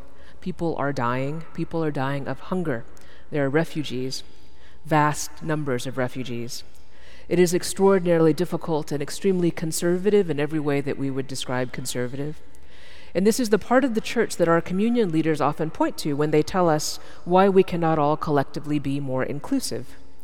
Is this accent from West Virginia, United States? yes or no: no; Dallas, Texas, United States; because I'm from Dallas, Texas, after all.